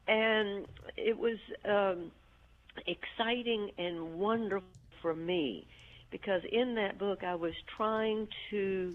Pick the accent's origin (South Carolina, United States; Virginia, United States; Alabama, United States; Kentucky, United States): Alabama, United States; Birmingham; I grew up in Birmingham, and when I was growing up, I grew up in Woodlawn, which was a suburb of Birmingham.